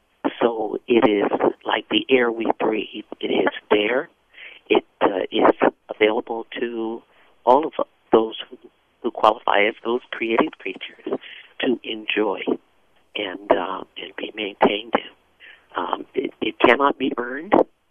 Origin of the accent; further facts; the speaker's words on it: Oakland, California, United States; I'm from Oakland, so I'm in the Bay Area. And I'm Muslim.